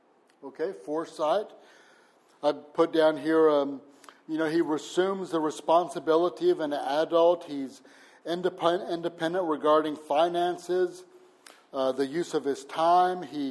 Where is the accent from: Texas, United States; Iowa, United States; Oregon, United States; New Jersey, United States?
Texas, United States; now in France; Then, I'm from Texas, and the attitude of a masculine man in Texas is he carries, you know, he has guns